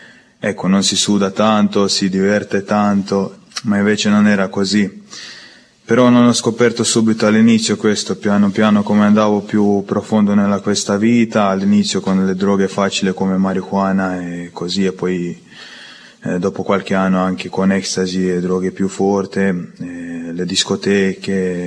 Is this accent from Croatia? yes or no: yes; Croatia; Italian is a second language; vengo dalla Croazia, ho 23 anni.